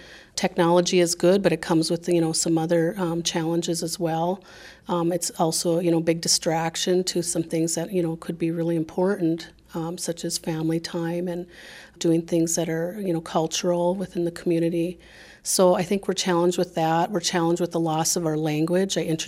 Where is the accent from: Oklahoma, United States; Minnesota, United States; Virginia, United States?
Minnesota, United States; I'm from the Upper Sioux community. I am Dakota from one of the four reservations in Minnesota.